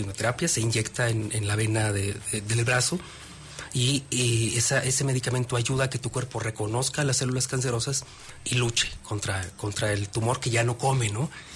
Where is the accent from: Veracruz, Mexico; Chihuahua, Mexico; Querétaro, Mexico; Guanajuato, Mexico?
Querétaro, Mexico; Jalpan de Serra; Me dedico a las noticias en tele. allá en mi pueblo, en Jalpan de Serra.